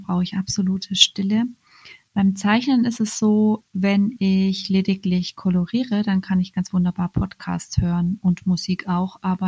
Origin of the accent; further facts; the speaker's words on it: Munich, Bavaria, Germany; ich komme aus München.